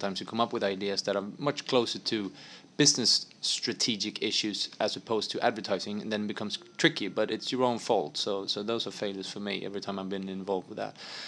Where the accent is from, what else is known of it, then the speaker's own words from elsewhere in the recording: Stockholm, Stockholm County, Sweden; It's clean, it's close to water, which Stockholm is, my hometown, Stockholm, which I love because it's water close by.